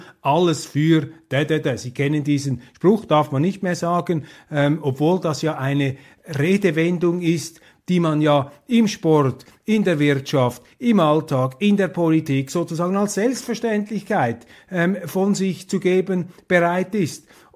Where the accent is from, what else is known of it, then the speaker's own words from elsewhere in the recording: Switzerland; Ich weiß, als Schweizer habe ich hier leicht reden.